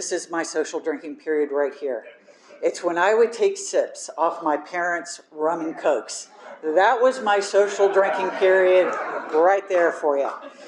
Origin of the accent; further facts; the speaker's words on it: the South, United States; I'm from the South. My family's from the South.